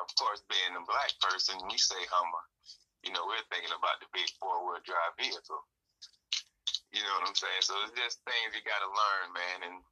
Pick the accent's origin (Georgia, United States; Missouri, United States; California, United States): Georgia, United States; Atlanta; also born or lived in New York; Oh, I'm from, my family's from Jamaica, but I was born in New York. But, you know, I grew up down here in Atlanta. I moved down here in 87, like first grade.